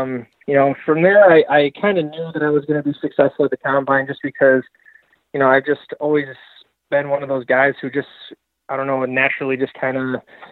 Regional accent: Taos, New Mexico, United States; I was back to my hometown. One of my good friends growing up, his dad actually owned a local bar. So we had a bunch of Taos people there, a bunch of friends and family.

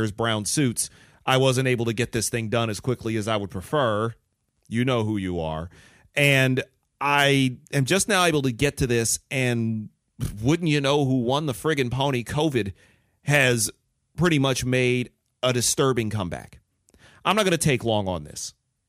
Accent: United States; born there; I've been in America my whole life. I was born in the United States. I'm an American citizen, whether they like it or not.

